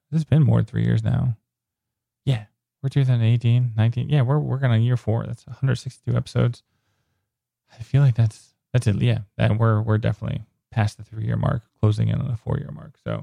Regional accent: United States; And I'm from the States.

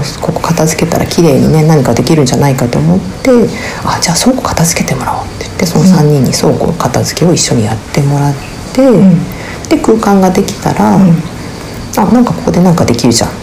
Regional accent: Mie, Japan; born there; はい、1966年三重県生まれ。

